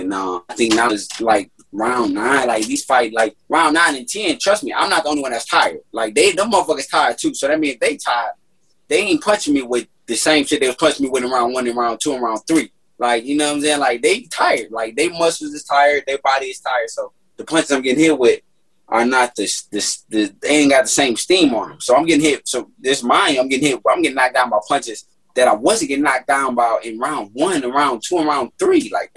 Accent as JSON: {"language": "English", "town": "Detroit", "region": "Michigan", "country": "United States", "said": "Like, I'm from Detroit. I'm a competitor, and that's what I love to compete, man."}